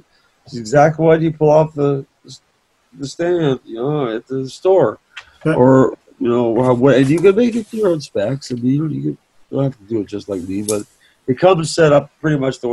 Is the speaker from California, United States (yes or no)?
yes; North Hollywood, California, United States; And we're like, Africa, Dave? We're from North Hollywood.